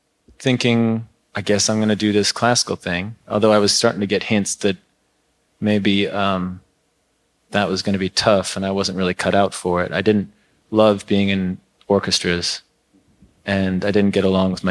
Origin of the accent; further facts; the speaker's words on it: Lake Bluff, Illinois, United States; Well, I grew up around Chicago, north of Chicago. In Lake Bluff, Illinois.